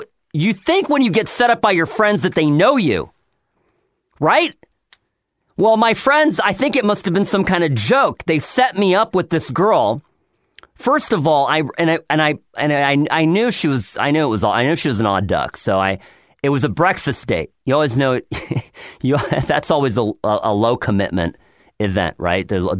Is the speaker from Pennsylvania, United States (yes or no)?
no; Chicago, Illinois, United States; born there; I was born in Chicago. So you can take the boy out of Chicago. You can't take the Chicago out of the boy.